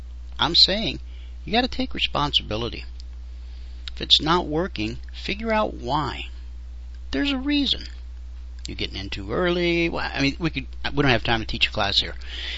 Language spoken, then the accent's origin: English; the South, United States; I grew up in the South. We called her Mama.